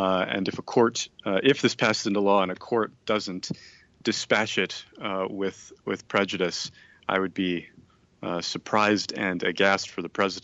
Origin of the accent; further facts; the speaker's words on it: Texas, United States; because if as a Texan I can't eat barbecue, you know.